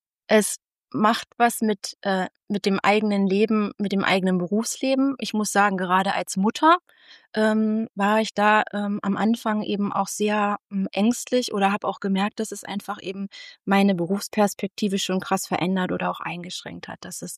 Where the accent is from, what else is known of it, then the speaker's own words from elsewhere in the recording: Thuringia, Germany; ich habe schon die meiste Zeit meines Lebens in Thüringen, meiner Kindheit in Thüringen gelebt.